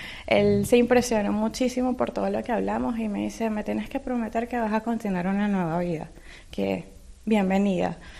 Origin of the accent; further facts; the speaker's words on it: Ciudad Bolívar, Bolívar, Venezuela; also born or lived in Maturín / Mérida / Caracas; nací en Maturín, crecí en Ciudad Bolívar, estudié en Mérida y trabajé en Caracas. Soy un poquito de todos lados.